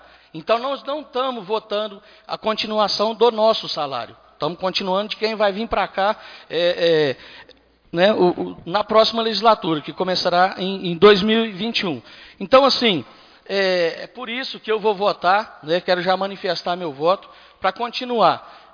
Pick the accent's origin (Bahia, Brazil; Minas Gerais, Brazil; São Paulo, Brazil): Minas Gerais, Brazil; Limeira do Oeste; eu fui criado junto aqui em Limeira do Oeste.